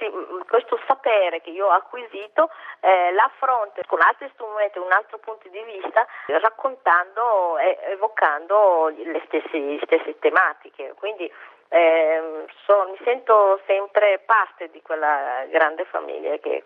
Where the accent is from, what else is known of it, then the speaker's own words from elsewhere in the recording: Somalia; io sono somala e vengo dalla Somalia